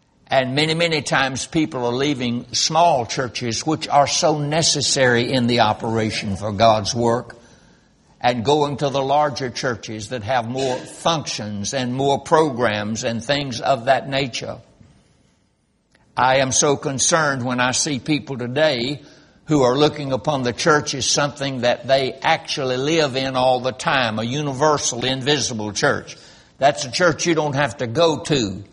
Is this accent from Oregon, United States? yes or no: no; Roxboro, North Carolina, United States; I was brought up in Roxboro, North Carolina, raised there the first 20 years of my life.